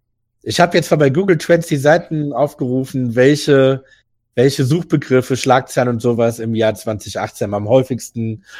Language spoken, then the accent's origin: German; Germany; Als Deutscher hat man das ja relativ schnell verdrängt, glaube ich, ne?